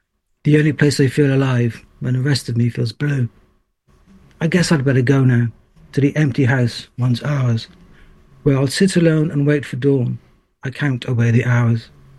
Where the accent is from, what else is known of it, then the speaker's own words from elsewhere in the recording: Trowbridge, South West England, United Kingdom; I am a poet from Trowbridge.